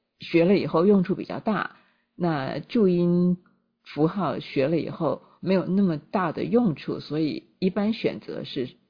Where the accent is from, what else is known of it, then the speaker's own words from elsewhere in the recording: Kaohsiung, Taiwan; 我是从小在高雄长大的，但是我在台北念大学。